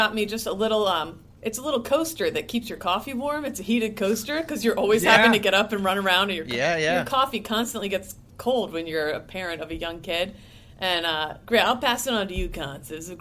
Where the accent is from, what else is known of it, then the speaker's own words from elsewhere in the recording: Appalachia, United States; It's like, here's what I grew up eating poor in the Appalachian Mountains. And literally everything on the list, I was like, oh my God, that's what I grew up eating.